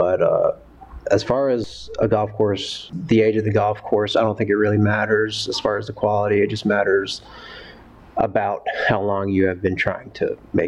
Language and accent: English; South Carolina, United States; I'm from South Carolina, so I worked on golf courses down there.